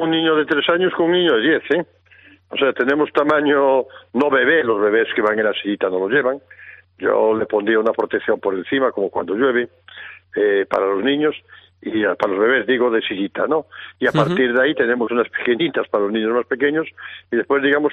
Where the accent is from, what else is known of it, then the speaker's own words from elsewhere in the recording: Spain; Como español me siento avergonzado